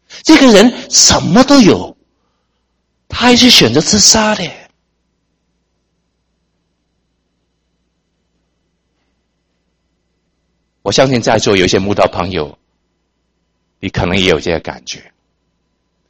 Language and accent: Chinese; Hong Kong; 我是香港来的，所以讲多一些香港的故事你听。